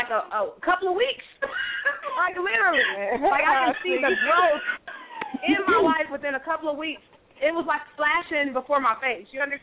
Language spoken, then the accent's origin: English; Texas, United States; I'm calling. I'm from Texas.